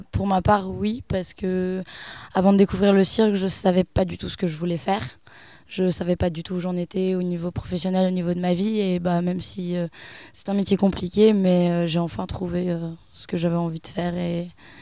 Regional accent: Auvergne-Rhône-Alpes, France; now in Geneva, Switzerland; Bah moi le Diois c'est un petit peu ma région d'origine, je viens d'ici

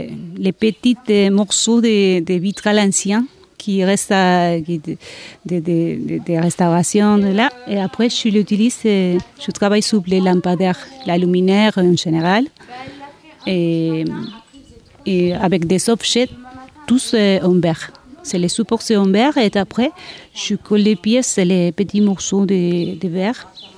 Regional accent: Argentina; French is a second language; moved away as an adult; now in France; Je viens de l'Argentine, oui. Déjà, je suis là il y a 7 ans.

